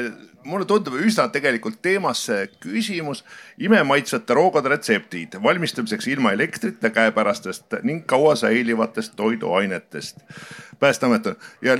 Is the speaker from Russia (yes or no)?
no; Tallinn, Harju County, Estonia; tulen Tallinnast.